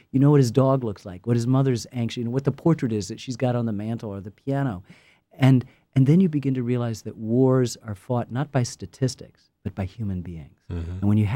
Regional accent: United States; I'm an American filmmaker. I'm going to do it from an American perspective.

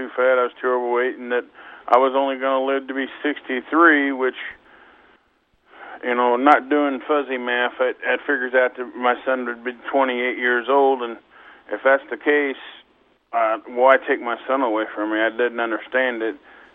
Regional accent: Missouri, United States; yeah, we are from Missouri, and this is a show-me state.

